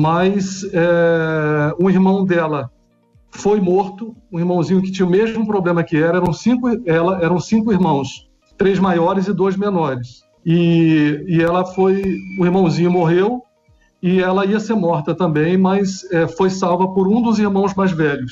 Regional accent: Espírito Santo, Brazil; also born or lived in Rio de Janeiro; Eu moro no Espírito Santo, sou do Espírito Santo, né? Vim para cá para... Eu morei muitos anos no Rio

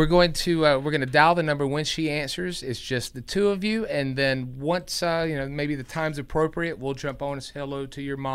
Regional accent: Greenville, United States; I grew up near Lewis Plaza here in Greenville.

